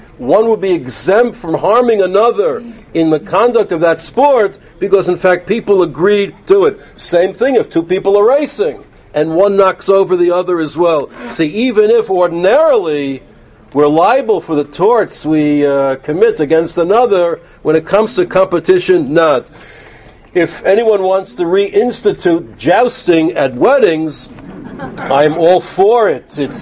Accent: Bronx, New York, United States; also born or lived in Muncie; I remember growing up in the Bronx and in Muncie, it was the same thing.

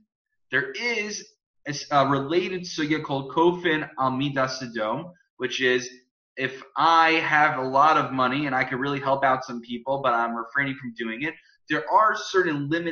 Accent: New York, United States; I'm from New York, so I used to take the subway.

